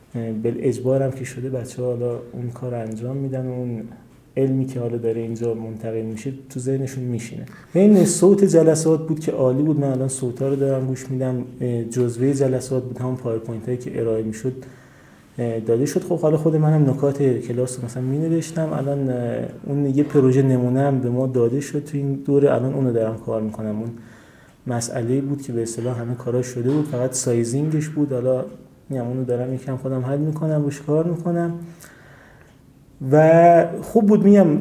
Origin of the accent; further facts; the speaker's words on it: Shiraz, Fars, Iran; من از شیراز میام.